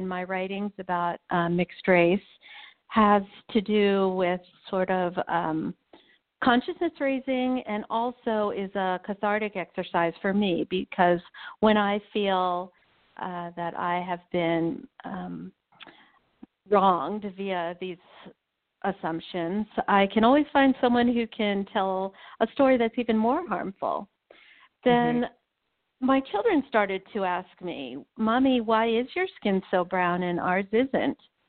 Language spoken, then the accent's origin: English; Maryland, United States; my parents were forbidden to marry in the my home state of Maryland in 1961